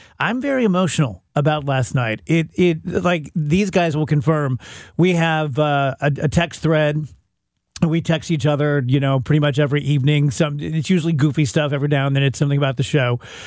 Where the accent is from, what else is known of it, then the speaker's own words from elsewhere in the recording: United States; the first time I can remember being holistically frightened as an American